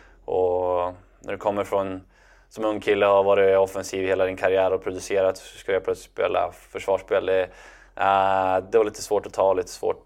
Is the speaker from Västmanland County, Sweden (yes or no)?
yes; Västerås, Västmanland County, Sweden; det var skönt att få spela så länge som möjligt hemma i Västerås och ha tryggheten liksom och alla nära och kära och vänner